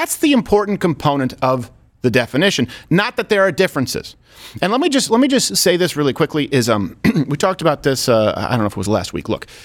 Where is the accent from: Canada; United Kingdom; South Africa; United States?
Canada; When I was growing up in Canada